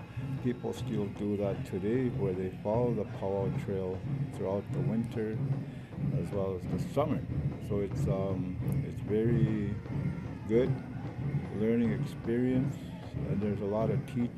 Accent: Ontario, Canada; I come from the Lac La Croix First Nation community.

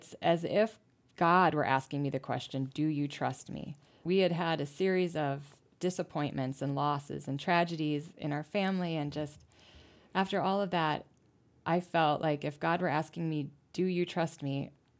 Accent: Ohio, United States; born there; I was born in Ohio, and I was an only child.

